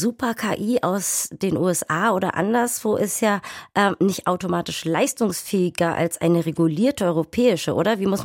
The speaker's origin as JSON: {"language": "German", "region": "Berlin", "country": "Germany", "said": "ob man in Berlin am besten feiern kann, was ich persönlich als Berlinerin bezweifle"}